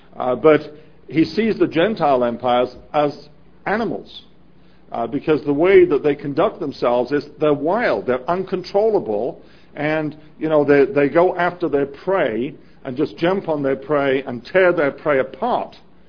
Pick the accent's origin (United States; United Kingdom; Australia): United Kingdom; England; in my case, I grew up in England